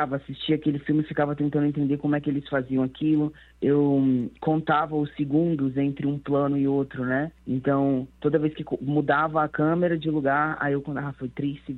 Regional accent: Brasília, Federal District, Brazil; eu cresci, nasci e cresci em Brasília, né? Então, a minha noção de mundo vem muito daqui.

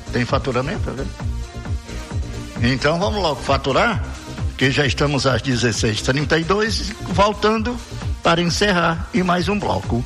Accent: Brasileia, Acre, Brazil; lá de Brasileia, minha terra querida, nossa terra querida, nossa terra natal, né

